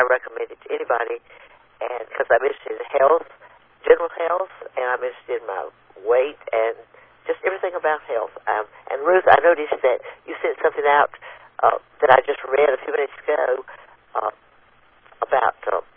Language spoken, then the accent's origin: English; Murfreesboro, Tennessee, United States; from Murfreesboro, Tennessee